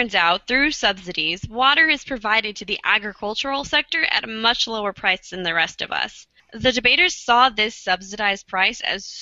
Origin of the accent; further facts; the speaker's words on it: California, United States; Speaking as a Californian, many of us are already trying these water-saving techniques.